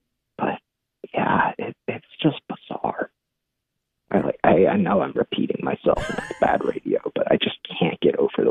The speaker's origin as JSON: {"language": "English", "town": "Pasadena", "region": "California", "country": "United States", "tie": "born or raised there", "said": "And then, you know, I grew up in Pasadena. The Rose Bowl."}